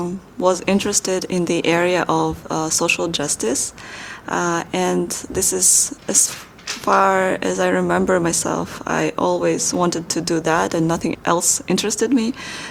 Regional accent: Kazakhstan; I am from Kazakhstan

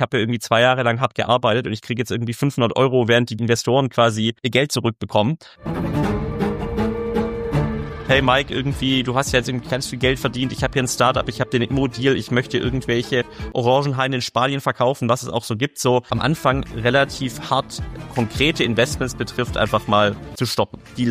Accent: Baden-Württemberg, Germany; Ich bin gebürtiger Schwabe, in Süddeutschland aufgewachsen, dort in Reutlingen studiert und an der zweiten Studienhälfte war ich in den USA

